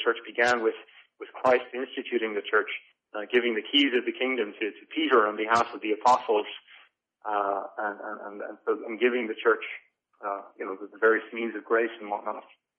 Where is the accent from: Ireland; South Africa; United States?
Ireland; I don't know if it's because he's English that he's getting all the sessions and I'm one, being Irish.